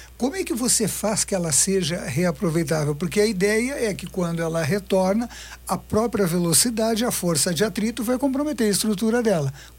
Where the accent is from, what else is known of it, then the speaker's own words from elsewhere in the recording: Rio Grande do Sul, Brazil; eu sou do Rio Grande do Sul.